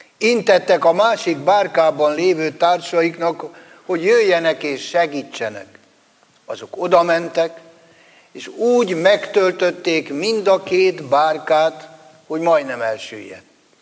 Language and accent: Hungarian; Burgenland, Austria; born there; Egyszerűen azért, mert mi ide születtünk.